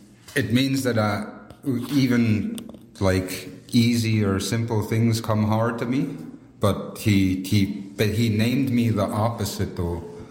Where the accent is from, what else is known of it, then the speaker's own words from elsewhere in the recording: Old Crow, Yukon, Canada; Old Crow, but the proper name for it is Taychik. Taychik just means the mouth of the river, because it's right at the mouth of the Crow River, which leads into Crow Flats.